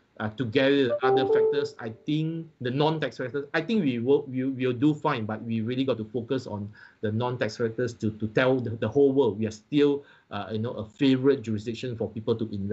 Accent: Malaysia; but personally, I still, as a Malaysian, I still have very much confidence in this country, and I think we will be back on the world stage again very soon.

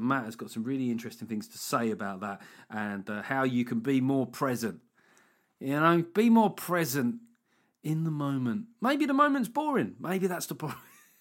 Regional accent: Ireland; because, you know, with being Irish, you can say stuff and it all seems kind of cheeky.

